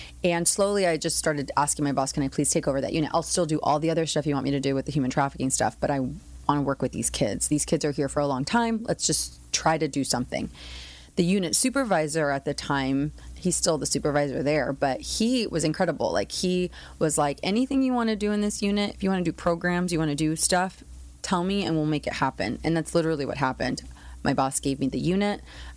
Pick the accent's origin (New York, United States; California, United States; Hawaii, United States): California, United States; San Diego; I'm from San Diego, and I had come from San Diego